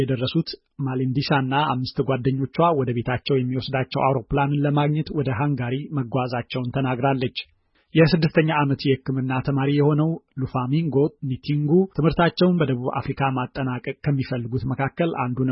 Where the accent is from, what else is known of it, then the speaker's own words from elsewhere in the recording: Shire, Tigray, Ethiopia; እኔ ሽሬ ከሚባል ከተማ ነው የመጣሁት። ከሽሬ እንደሰላሴ ተነስቼ ወደ መቀሌ መጣሁ።